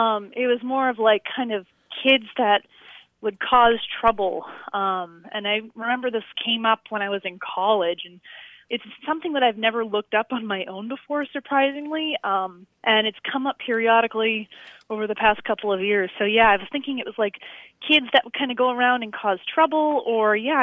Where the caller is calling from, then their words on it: Wolcott, Vermont, United States; I'm calling from Wolcott, Vermont.